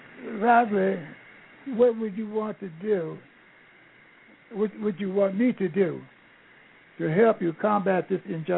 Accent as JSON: {"language": "English", "town": "Los Angeles", "region": "California", "country": "United States", "said": "I'm from Los Angeles."}